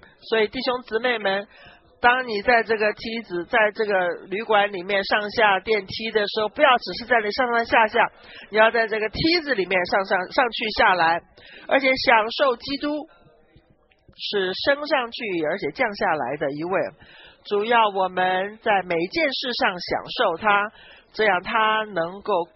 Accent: Pittsburgh, Pennsylvania, United States; now in Philadelphia, United States; 我是在匹兹堡长大的，但是我现在在费城，但是都不重要

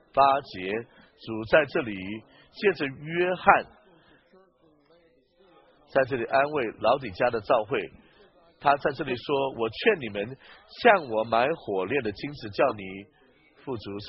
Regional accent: northern China, China; 我们这两个人乃是彼此不同的，我是北方人，你是南方人。

